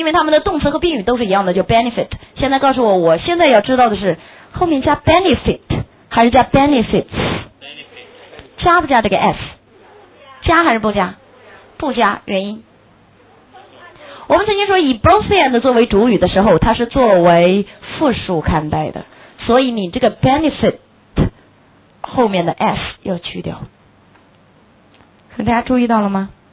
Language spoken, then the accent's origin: Chinese; United Kingdom; Chinese is a second language; 而我们英国人可能会称之为 Father Christmas，